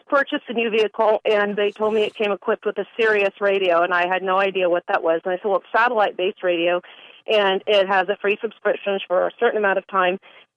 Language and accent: English; San Francisco, California, United States; born there; I was born in San Francisco. I practiced law in California.